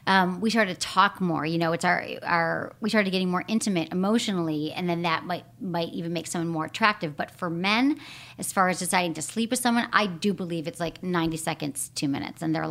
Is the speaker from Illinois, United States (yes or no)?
yes; Chicago, Illinois, United States; I'm from Chicago, but that's interesting.